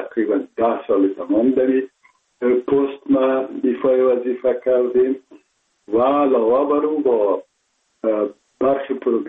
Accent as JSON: {"language": "Persian", "region": "Kabul", "country": "Afghanistan", "tie": "born or raised there", "said": "ما متولد شهر کابل هستم، هستم تاجک و از شهر کونی کابل که از پدر از کابل هستم."}